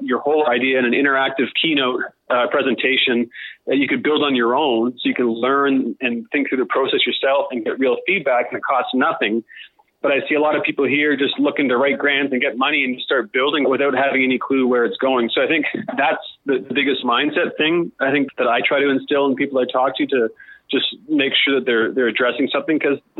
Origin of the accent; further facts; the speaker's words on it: Australia; I think a lot of it actually has to come with, you know, being Australian and being in this part of the world and that whole tyranny of distance.